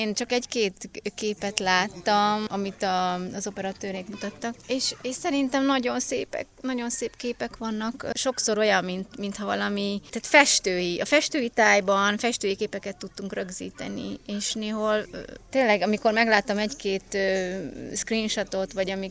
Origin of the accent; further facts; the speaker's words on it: Budapest, Hungary; born there; Budapesten, és nagyon szerettem volna jönni.